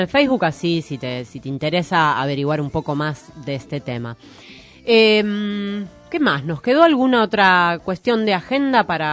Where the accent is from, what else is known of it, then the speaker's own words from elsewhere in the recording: Haedo, Buenos Aires Province, Argentina; no me digas porque yo soy oriundo de Aedo